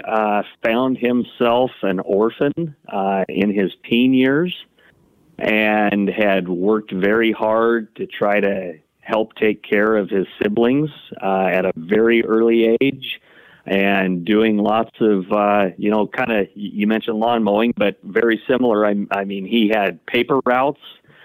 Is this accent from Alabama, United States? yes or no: no; Oregon, United States; now in Lake Oswego, United States; had the ability to move back to my home state. I went to Eugene, where I then spent the next 9.5 years as we were raising our kids